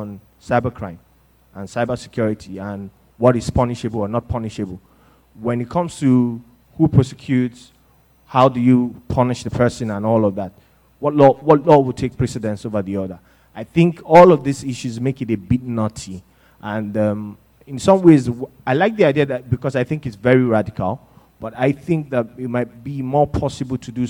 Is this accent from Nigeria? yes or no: yes; Nigeria; I'm from Nigeria.